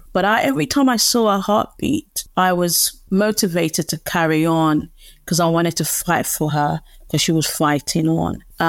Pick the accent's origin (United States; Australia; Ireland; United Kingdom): United Kingdom; around with my culture as an British Nigerian, it was not something that we spoke about.